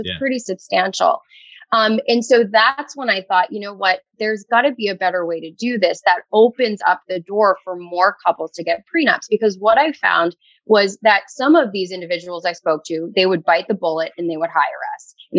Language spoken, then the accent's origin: English; Wrentham, Massachusetts, United States; No. So I'm from Massachusetts. I born and raised. I grew up in Wrentham.